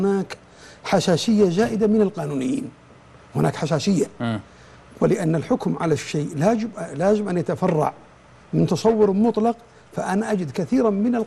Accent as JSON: {"language": "Arabic", "country": "Saudi Arabia", "said": "عندنا في السعودية"}